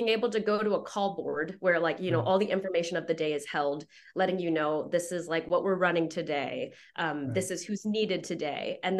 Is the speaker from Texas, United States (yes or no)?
yes; Houston, Texas, United States; So I went to the University of Oklahoma. I grew up in Houston, so Oklahoma's a quick 8-hour drive away.